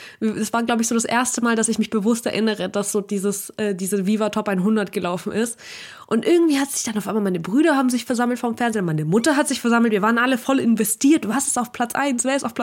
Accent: Saint Petersburg, Russia; ich mache auch rhythmische Sportgymnastik, ich komme auch aus St. Petersburg.

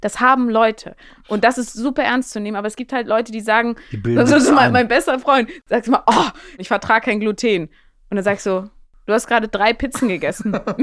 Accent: Maschen, Lower Saxony, Germany; also born or lived in Hamburg; Nee, ich bin noch aus Maschen. Ich bin in Hamburg geboren, aber eigentlich in Maschen.

